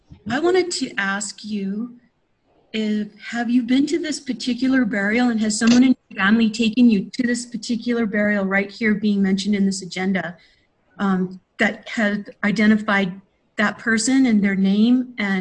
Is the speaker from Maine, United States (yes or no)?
no; Hawaii, United States; because we're all Hawaiian and technically we're all lineal descendants to everybody.